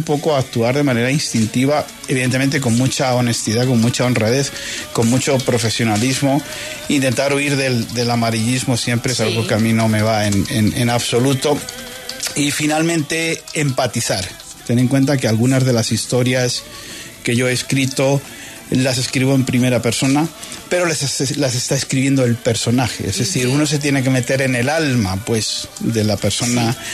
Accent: Albacete, Castilla-La Mancha, Spain; now in Colombia; desde que me mudé a Colombia en Bogotá

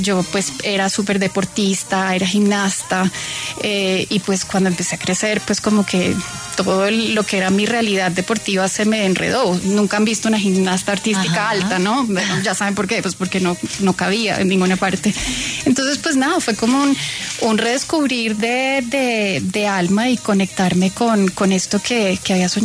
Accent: Bogotá, Colombia; Nací aquí en Bogotá, mi familia es muy paisa, entonces siempre digo que soy Rola, pero que mi corazón no puede ser más paisa y más perteneciente a la montaña, además. Mi familia es de Río Negro

